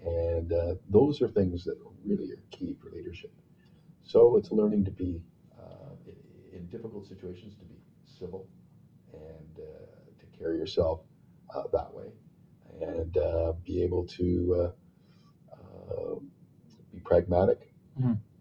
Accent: Edmonton, Alberta, Canada; Pretty much what I did as a boy growing up in Edmonton.

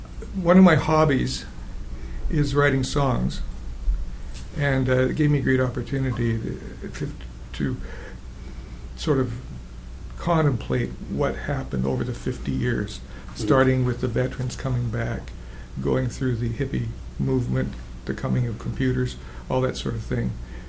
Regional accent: Nelson, British Columbia, Canada; I was born and raised in Nelson, B.C.

